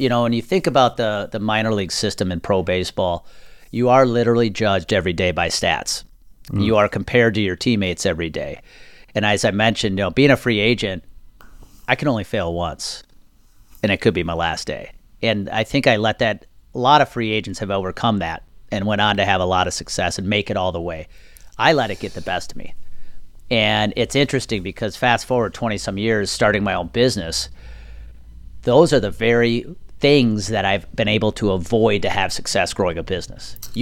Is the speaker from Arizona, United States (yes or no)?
no; Milwaukee, Wisconsin, United States; to sign as a free agent with the Milwaukee Brewers, which was a really cool thing because that was my hometown team growing up.